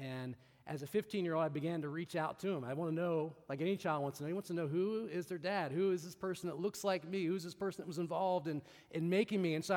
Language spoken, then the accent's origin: English; Las Vegas, Nevada, United States; born there; I was born in Las Vegas, Nevada to my biological father